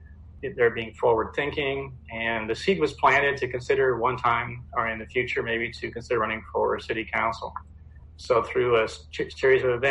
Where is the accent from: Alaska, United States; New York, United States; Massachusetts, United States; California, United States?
California, United States; also born or lived in Chicago; First of all, I was born in Chicago and lived on both coasts and went to high school in Southern California.